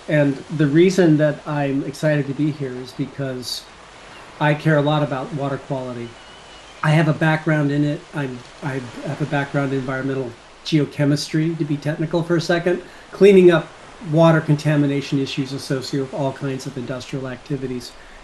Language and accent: English; Colorado, United States; And growing up in Colorado.